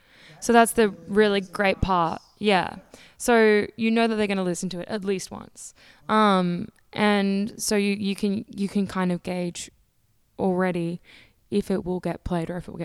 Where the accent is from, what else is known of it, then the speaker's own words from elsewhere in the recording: Brisbane, Queensland, Australia; I'm from Brisbane, Australia.